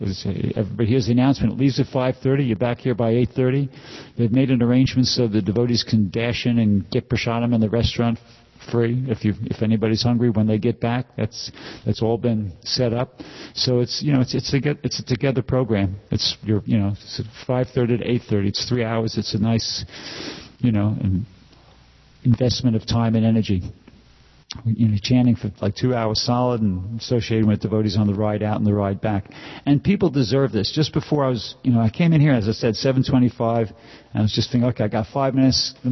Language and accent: English; New York, United States; I mean, I'm from New York, okay? I joined in New York in 73, so I know what a good Harinam spot is